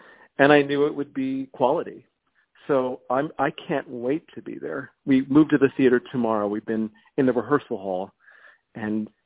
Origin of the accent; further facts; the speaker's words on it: Potomac, Maryland, United States; because I'm from Potomac, Maryland, I grew up 15 minutes away from it